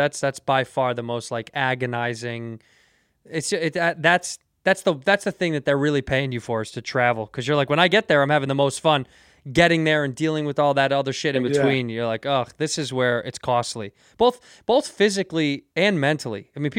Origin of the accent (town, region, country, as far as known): Chicago, Illinois, United States